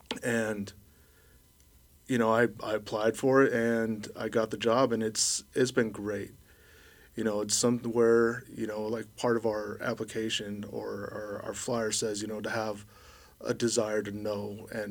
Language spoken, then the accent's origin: English; Juneau, Alaska, United States; also born or lived in Maryland; am from Tlukut Kwan, up in Haines, and I'm Raven Sockeye. I was born and raised in Juneau, left, joined the military, did that for 20 years, retired in Maryland